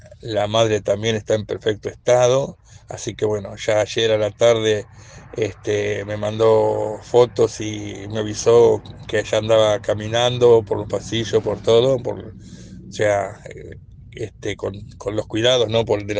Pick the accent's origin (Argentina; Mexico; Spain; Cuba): Argentina; Lobería, Buenos Aires Province; nosotros somos de Lobería. Bueno, mi señora era de acá de Necochea y hace un año que estamos conviviendo, un año y medio más o menos, para ser exacto, que estamos conviviendo en Lobería.